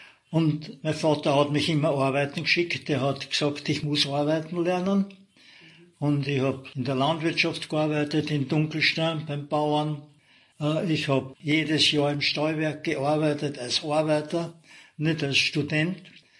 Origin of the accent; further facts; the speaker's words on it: Grafenbach, Lower Austria, Austria; born there; Ich bin geboren in Grafenbach. Meine Mutter war aus einem Bauernhof von Landschach oben, also wir waren Einheimische.